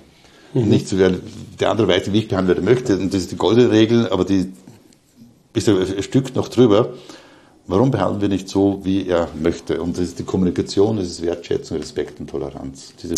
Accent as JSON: {"language": "German", "region": "Upper Austria", "country": "Austria", "tie": "born or raised there", "said": "planen auch von Wien, Niederösterreich wieder in meine alte Heimat Oberösterreich zu gehen"}